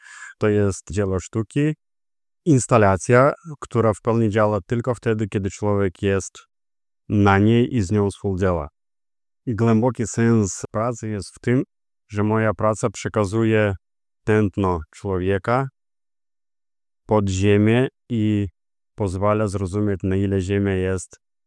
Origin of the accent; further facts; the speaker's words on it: Vilnius, Vilnius County, Lithuania; Jestem z Wilna